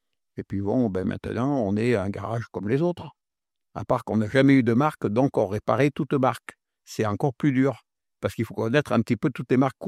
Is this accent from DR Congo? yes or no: no; Auvergne-Rhône-Alpes, France; Je suis né près de Valence. J'ai passé donc 15 ans, jusqu'à mes 15 ans dans une ferme avec mon père, mon frère, mes sœurs, ma mère.